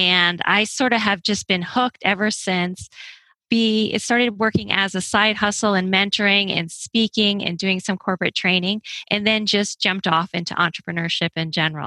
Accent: Connecticut, United States; moved away as an adult; now in Miami, United States; So I am originally from Connecticut and I was an English major undergrad and I hated the cold weather. So as soon as I could, I moved to Miami, Florida

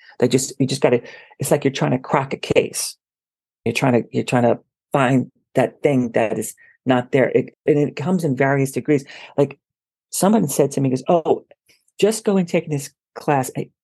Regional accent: New York, United States; I was born and raised in New York, and I went to a four-year college here.

